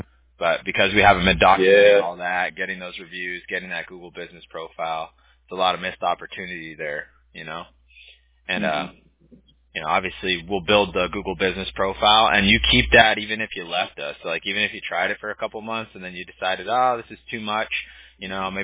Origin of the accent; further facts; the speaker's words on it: California, United States; Okay, I gotcha. I grew up in Southern California.